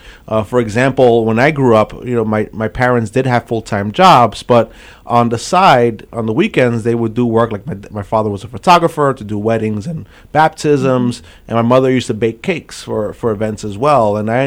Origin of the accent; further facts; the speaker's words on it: New York City, New York, United States; They moved to New York over 40 years ago. They bought a home here, raised a family. And I grew up in East New York